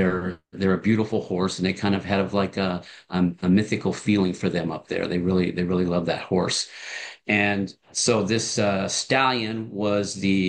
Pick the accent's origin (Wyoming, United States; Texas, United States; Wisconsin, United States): Wyoming, United States; Sheridan; I grew up in Sheridan in the 60s and the 70s